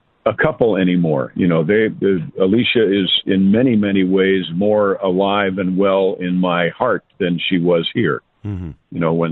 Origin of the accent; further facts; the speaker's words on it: Mount Kisco, New York, United States; I'm from Mount Kisco. I'm just from across the Tappan Zee.